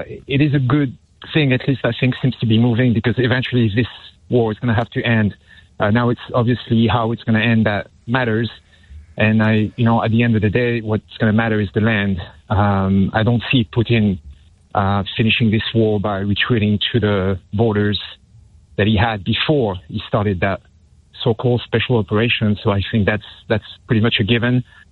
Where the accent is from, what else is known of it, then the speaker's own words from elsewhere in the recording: France; also born or lived in United Kingdom; now in United States; I lived in England for the UK for 4 years, so I know the UK pretty well. I have family there. I'm originally from France, so I know Europe as well, but I've been living here since 1999.